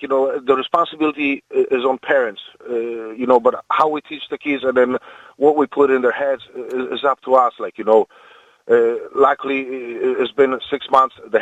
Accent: Poland; born or raised there; English is a second language

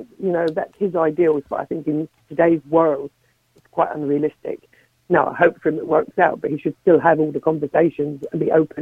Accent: Ireland; I came from that era. I grew up in Ireland.

